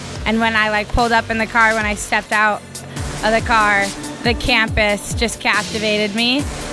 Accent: Anchorage, Alaska, United States; we grew up in the same hometown, so I've known him my entire life, and just growing up in Anchorage, he was super big in the hockey community.

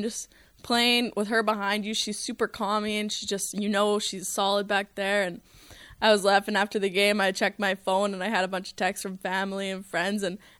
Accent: Nelson, British Columbia, Canada; now in Minnesota, United States; I think maybe I took it for granted growing up, because then I come to Minnesota, and all the girls are like, oh my goodness, you're from BC, the mountains.

